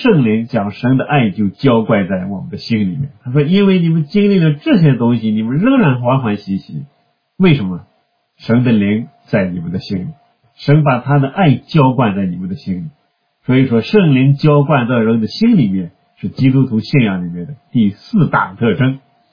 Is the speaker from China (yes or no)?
yes; China; 那这个概念在其他国家的人可能很难理解，我们中国人很好理解。